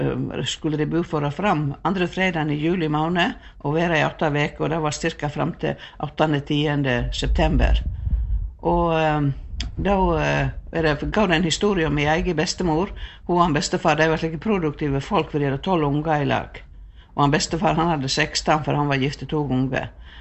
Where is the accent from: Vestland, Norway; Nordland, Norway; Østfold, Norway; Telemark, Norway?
Vestland, Norway; Kvam; born there; dette er så lokalt at jeg ble født i Kvam.